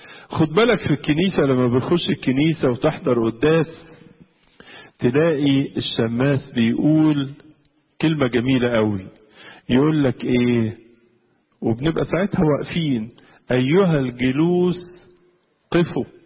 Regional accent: Egypt; انتوا عارفين عندنا في مصر في تراب كتير، تراب الجو يعني

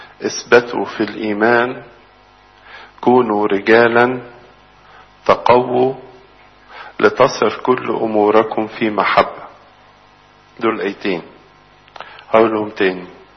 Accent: Egypt

